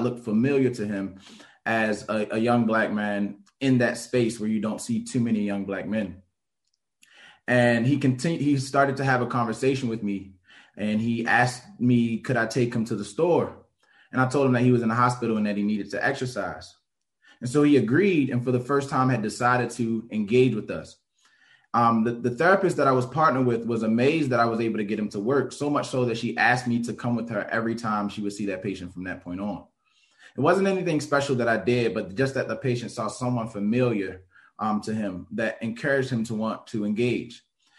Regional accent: Baltimore, Maryland, United States; Born and raised in Baltimore City, I know far too well the impact that chronic disease can have on my communities and communities like mine.

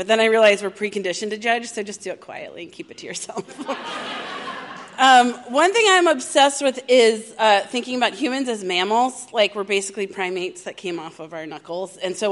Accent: Baltimore, Maryland, United States; And I grew up in Baltimore City. And there was amazing citrus everywhere.

